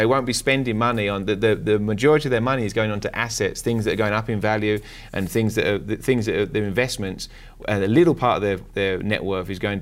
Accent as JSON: {"language": "English", "region": "England", "country": "United Kingdom", "said": "England, we're from England. England is just as bad as America."}